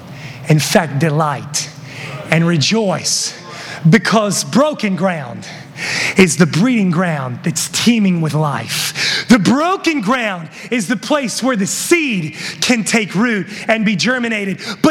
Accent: West Virginia, United States; My grandpa, growing up, I'm from West Virginia, and he had a garden always growing up, a big garden, massive.

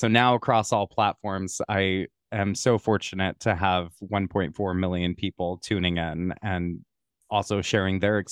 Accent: Montana, United States; I started out as a at-risk youth growing up in Montana

